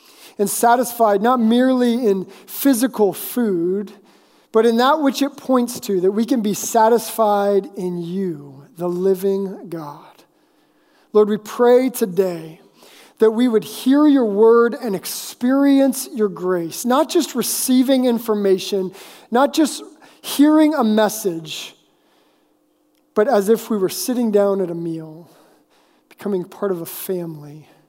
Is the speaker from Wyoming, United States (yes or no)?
no; Kenai, Alaska, United States; And as a kid growing up in Alaska, I lived in a small town called Kenai. I think it was about 1,000, 2,000 people at the time.